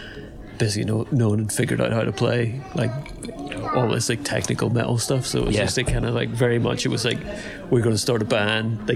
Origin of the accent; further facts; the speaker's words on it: Northern Ireland, United Kingdom; coming from Northern Ireland